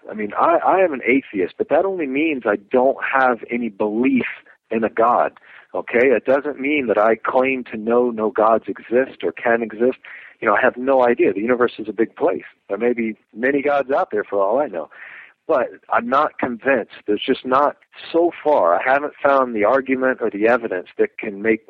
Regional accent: Florida, United States; born there; I was born in Florida. I'm 45 now. I was born in Florida, small town, and kind of a typical childhood, I think.

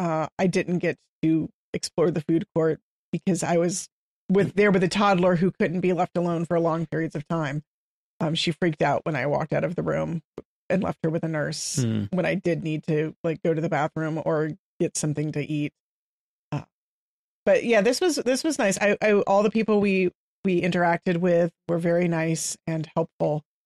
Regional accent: Texas, United States; I'm from Texas, so we were right on that line between sweet tea and not

